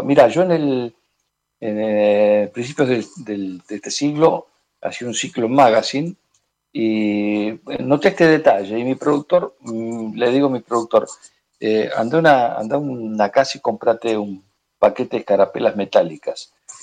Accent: Buenos Aires, Argentina; yo también soy de Villa Devoto. Te puedo contar que mi infancia, pues fue la de mi padre también en Devoto, mi viejo era hijo de migrantes, mi nono de Italia, de Montelupone

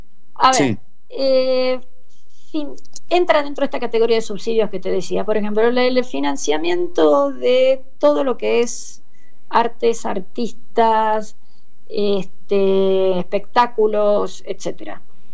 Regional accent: Córdoba, Argentina; Nosotros los cordobeses los integramos a ustedes

